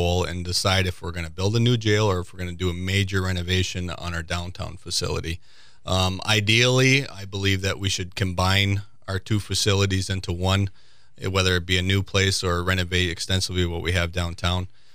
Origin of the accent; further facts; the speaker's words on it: Marquette, Michigan, United States; I'm a Marquette native, born and raised in Marquette, and I attended NMU and got my bachelor's degree.